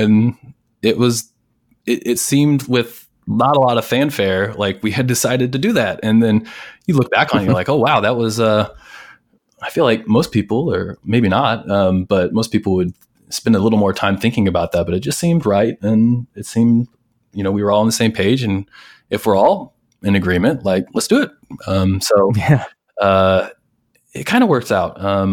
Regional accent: Missouri, United States; And maybe we like to think that we're originally from Missouri, so we have those Midwestern sort of values where we're pretty easygoing and we don't get very flustered.

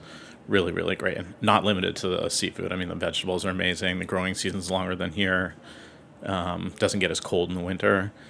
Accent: Seattle, Washington, United States; Well, I grew up in Seattle, and I don't know.

